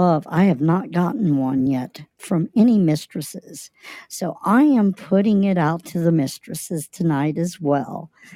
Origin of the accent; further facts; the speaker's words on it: the South, United States; I am from the South, so we would call that smothered and covered, sweetheart.